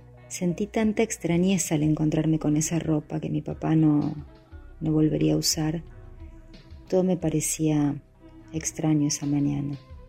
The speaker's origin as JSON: {"language": "Spanish", "town": "Rosario", "region": "Santa Fe", "country": "Argentina", "tie": "born or raised there", "also_born_or_lived": "Caracas", "moved": "as an adult", "lives_now": "Buenos Aires, Argentina", "said": "mientras me fui de mi ciudad natal, Rosario, a Buenos Aires y luego a Caracas, mientras tuve hijos, mientras regresé a Buenos Aires"}